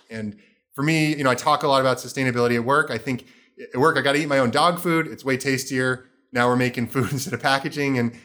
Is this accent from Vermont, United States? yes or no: yes; Vermont, United States; So I grew up on a working farm in Vermont.